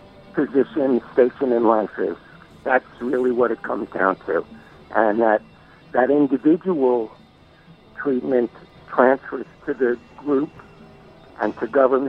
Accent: Yonkers, New York, United States; also born or lived in Bronx; Well, I was born in the Bronx and grew up in Westchester County in Yonkers.

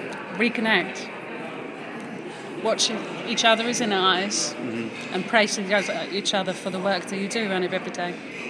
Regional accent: Norway; English is a second language; Perhaps because I grew up in Norway and have lived and worked in environments that are much more flatter in organisations

